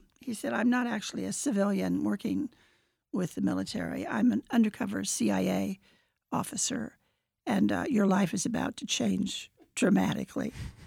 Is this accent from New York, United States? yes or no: no; Wichita, Kansas, United States; I'm from Wichita, Kansas.